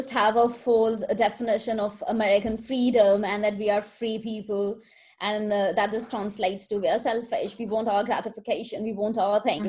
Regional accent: Canada; So as a Canadian, we are very privileged.

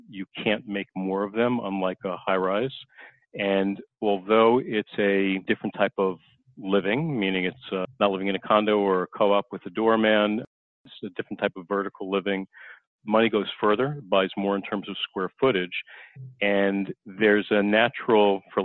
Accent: Long Island, New York, United States; I grew up on Long Island and I was surrounded by a lot of very wealthy people

